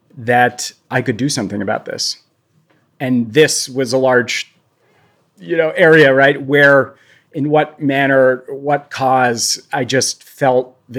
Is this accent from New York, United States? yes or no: no; Maine, United States; in my home state of Maine